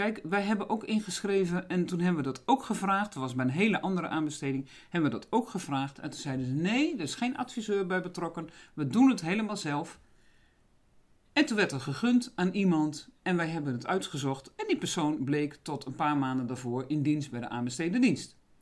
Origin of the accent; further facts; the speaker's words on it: Groningen, Netherlands; daar ben ik misschien te nuchter voor als Groningse.